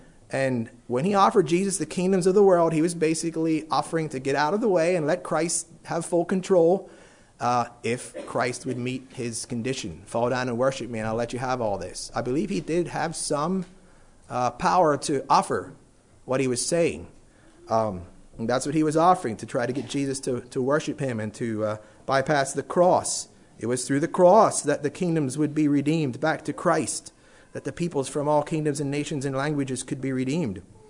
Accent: United States; And I said that I am an American, but first of all, I'm a citizen of heaven

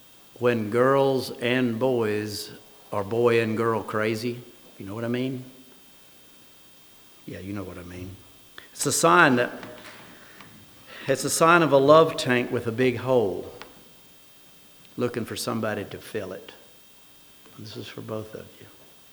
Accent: the South, United States; And, you know, I'm from the South, and I like collard greens. Been eating them most of my life.

